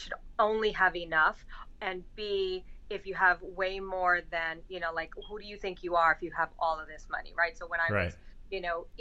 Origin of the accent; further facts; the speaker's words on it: New York City, New York, United States; Okay, so I'm originally from New York. I'm born and raised in the Bronx, and it actually plays into how I felt about the movie as well, just coming from where I grew up and being raised by a single mom.